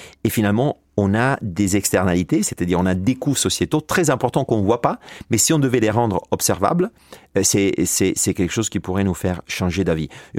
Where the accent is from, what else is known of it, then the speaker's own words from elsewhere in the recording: Italy; French is a second language; excusez-moi mon accent, je suis italien à la base, donc mon français a été appris lorsque j'étais un peu plus âgé.